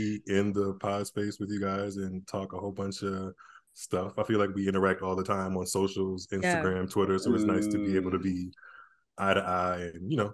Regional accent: New Orleans, Louisiana, United States; moved away as an adult; now in Atlanta, United States; And I only live like 45 minutes outside. So for that purpose, I'll say I'm from New Orleans.

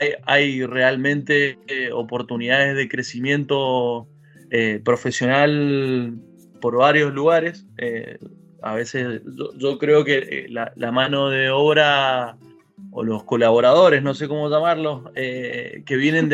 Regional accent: Mendoza, Argentina; yo dentro de Argentina soy de Mendoza. Mendoza está aproximadamente a unos 450 kilómetros de Santiago de Chile, o sea, un lugar súper cerca.

